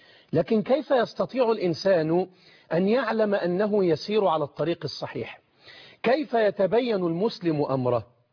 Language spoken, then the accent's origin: Arabic; Egypt; بلدنا مصر